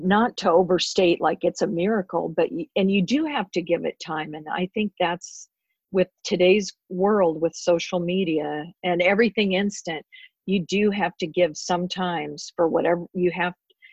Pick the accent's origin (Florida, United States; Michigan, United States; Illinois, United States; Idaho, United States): Idaho, United States; Like I'm originally from Idaho and they are conservative. I mean, that is a very conservative state.